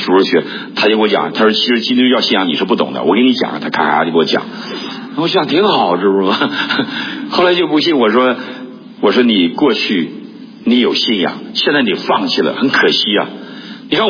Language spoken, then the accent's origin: Chinese; China; 因为我们大陆人不用谦卑，用谦虚，对不对？